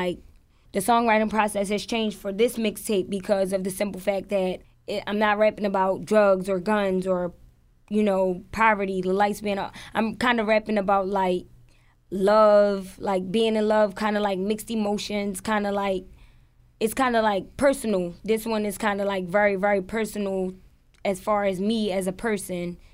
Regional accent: Baltimore, Maryland, United States; I want people to know that I'm from Baltimore

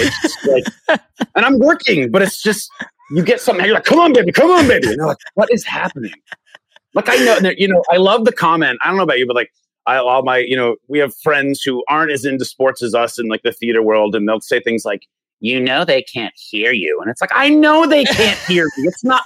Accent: Tucson, Arizona, United States; I do think back and consider myself pretty fortunate to where I grew up in growing up in Tucson

